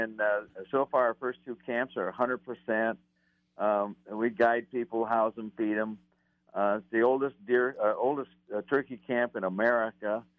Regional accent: Iowa, United States; there were no turkeys in my home state of Iowa when I was growing up there

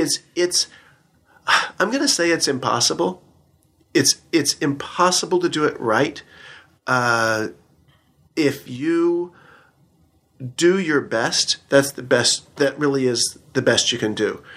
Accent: Midwest, United States; And I'm from the Midwest originally, so I spent the first, few decades of my life walking on solid ground.

